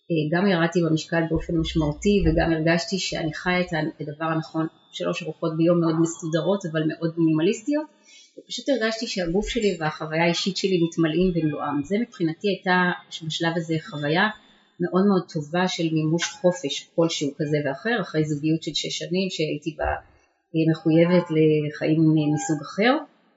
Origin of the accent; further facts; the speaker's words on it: Haifa, Haifa District, Israel; עזבתי את תל אביב שבה גרתי במשך שנה ולפני זה במקומות אחרים, ובחרתי לחיות קרוב להוריי בחיפה שהיא עיר הולדתי